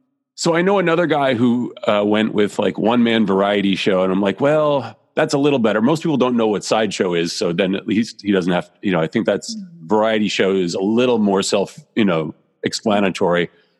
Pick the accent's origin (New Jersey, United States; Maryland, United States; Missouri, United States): New Jersey, United States; I grew up in New Jersey.